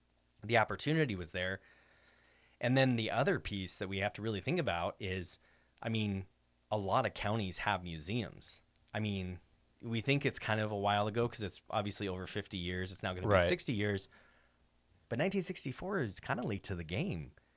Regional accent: Camas, Washington, United States; I grew up in the Camas-Washougal area. I graduated from Camas High School.

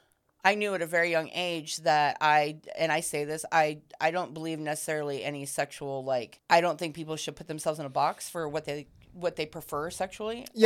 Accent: Longview, Washington, United States; where I grew up, which is north of here, I grew up in Longview, Washington, Kelso, Washington.

